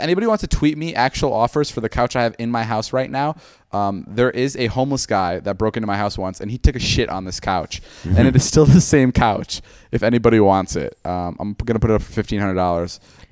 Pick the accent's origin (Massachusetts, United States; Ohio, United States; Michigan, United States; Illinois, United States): Illinois, United States; Chicago; Chicago's my hometown, and I'm really excited for that.